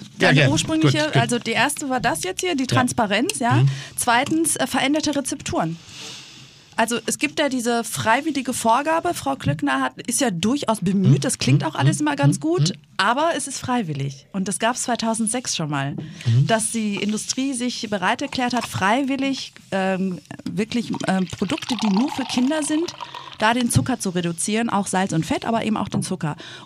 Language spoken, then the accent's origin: German; Greece; German is a second language; ich bin Griechin. Dieses Land, diese Nation, die ja eigentlich in den letzten 8 Jahren hätte auseinanderbrechen müssen